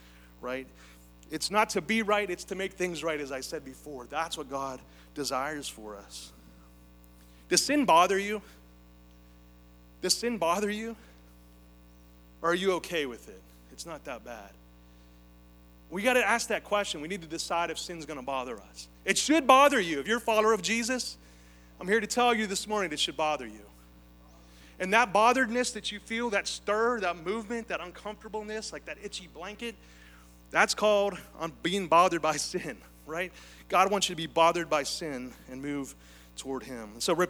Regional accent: Pittsburgh, Pennsylvania, United States; And I'm from Pittsburgh.

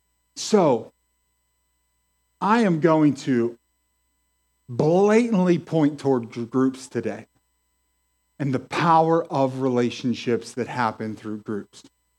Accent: White Oak, Pennsylvania, United States; I grew up in White Oak, the White Oak McKeesport area, and I grew up a scared, broken, depressed little boy.

